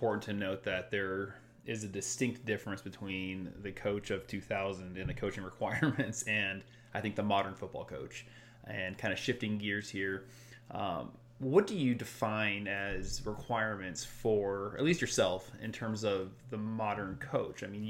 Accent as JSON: {"language": "English", "country": "United States", "said": "And for me as an American, I can understand them."}